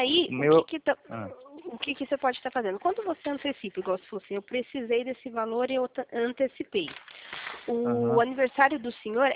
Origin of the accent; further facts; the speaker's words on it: Minas Gerais, Brazil; now in Campinas, Brazil; Eu sou mineira, mas eu moro em Campinas